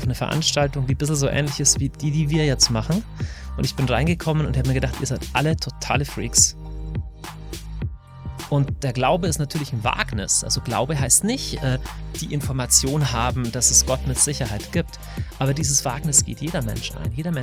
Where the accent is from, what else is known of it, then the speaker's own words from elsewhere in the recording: Deggendorf, Bavaria, Germany; Ich komme aus Deckendorf in Niederbayern.